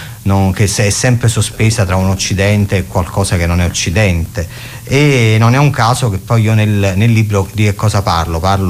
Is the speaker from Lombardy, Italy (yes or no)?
no; Naples, Campania, Italy; io sono di Napoli, lo so che l'accento penserete che sono di Mestre, ma insomma invece sono di Napoli, e in effetti sai, tu vivi, nasci in un posto e quindi è chiaro che sei legata a quel posto